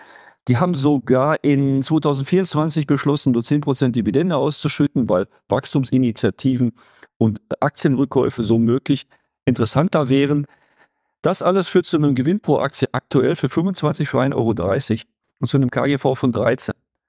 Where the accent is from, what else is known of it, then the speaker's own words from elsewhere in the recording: Dortmund, North Rhine-Westphalia, Germany; Ich bin aus Dortmund und vielleicht voreingenommen.